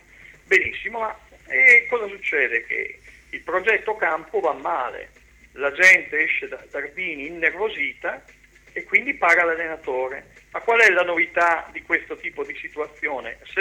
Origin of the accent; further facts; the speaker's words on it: Reggio Emilia, Emilia-Romagna, Italy; Io sono di Reggio